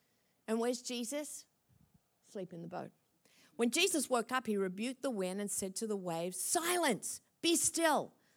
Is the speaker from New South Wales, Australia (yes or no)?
yes; Sydney, New South Wales, Australia; I grew up in Sydney.